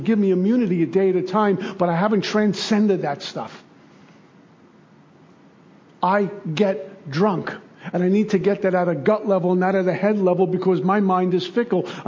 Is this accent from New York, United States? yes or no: yes; Brooklyn, New York, United States; Because my version of courage growing up in Brooklyn is, you don't tell anyone anything, that means you're tough.